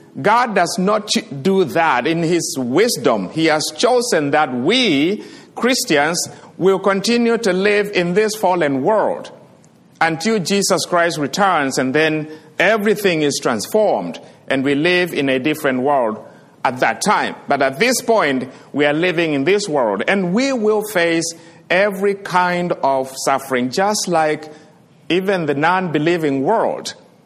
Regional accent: Kenya; at least you can tell now from my accent, I am from Kenya.

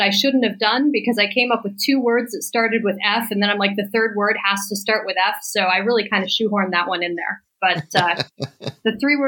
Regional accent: Southwest, United States; I grew up in the Southwest, and I like the idea of a Western without the, let's say, cultural complexities

